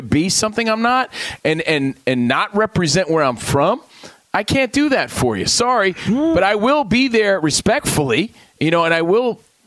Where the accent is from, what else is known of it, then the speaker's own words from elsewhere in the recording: New Jersey, United States; knowing damn well I'm from New Jersey and I'm a Yankees fan.